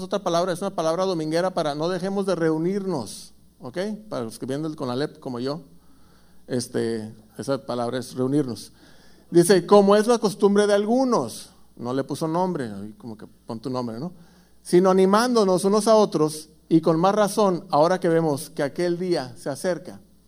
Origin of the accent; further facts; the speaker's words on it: Tijuana, Baja California, Mexico; Soy de Tijuana, así es que denme un poquito de amor.